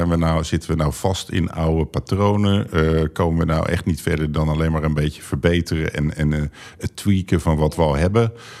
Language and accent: Dutch; Rotterdam, South Holland, Netherlands; Ik kom uit Rotterdam en ik weet nog dat ik hier opgroeide en naar school ging.